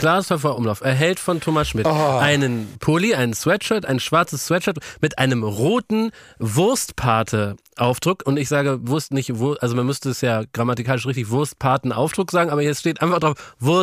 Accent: Berlin, Germany; Und 86 ist auch mein Geburtsjahr.

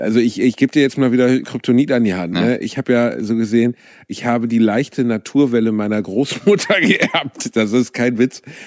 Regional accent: Germany; ich bin Deutscher, weißt du, ich meine, wenn die sagen Frisur umsonst, dann sag ich sofort ja, natürlich.

